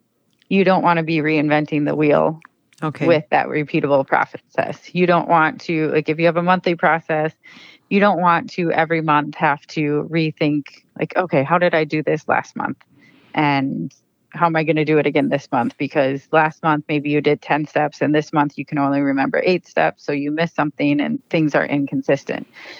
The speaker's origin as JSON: {"language": "English", "town": "Maple Grove", "region": "Minnesota", "country": "United States", "tie": "born or raised there", "said": "So I grew up in Maple Grove, Minnesota. So that's in the Twin Cities area."}